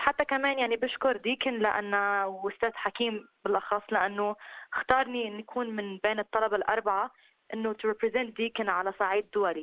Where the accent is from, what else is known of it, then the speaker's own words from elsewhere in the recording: Lebanon; now in Australia; أنا عم representing مثلا أستراليا كمان بلدي لبنان